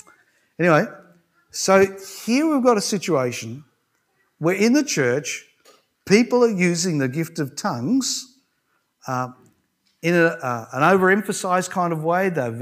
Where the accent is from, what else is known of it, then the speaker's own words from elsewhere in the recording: Australia; But being good Aussie blokes, we know how to do a good barbecue, right?